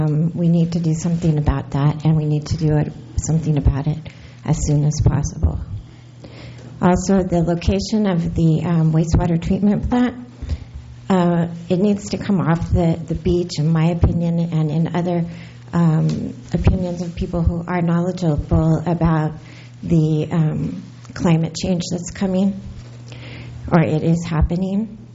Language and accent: English; North Morro Bay, California, United States; I'm from North Morro Bay.